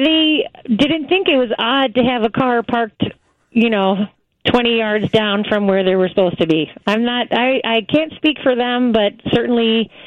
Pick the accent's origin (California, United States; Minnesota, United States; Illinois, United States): Illinois, United States; La Grange Park; And I'm from LaGrange Park.